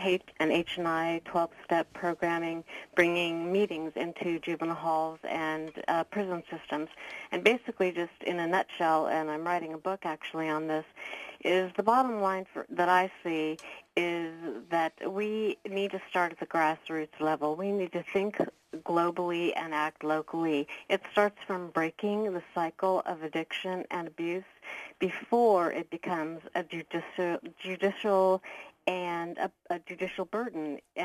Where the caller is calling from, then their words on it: Santa Rosa, California, United States; I'm calling from Santa Rosa